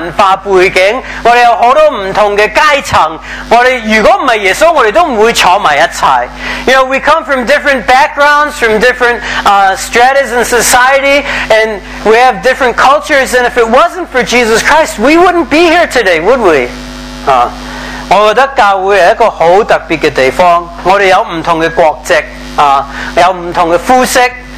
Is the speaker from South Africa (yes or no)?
no; United States; I'm from the United States.